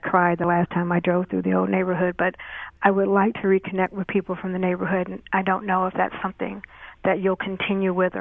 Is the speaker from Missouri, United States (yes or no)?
yes; St. Louis, Missouri, United States; I grew up in the Ville, 4400 block of Aldine. Went to Visitation Holy Ghost School for 8 years